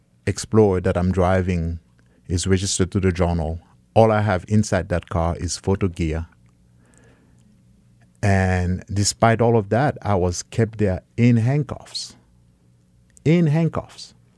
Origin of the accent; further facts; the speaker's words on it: Haiti; now in United States; And I'm from Haiti. I was born in Haiti. And I came to this country 35 years ago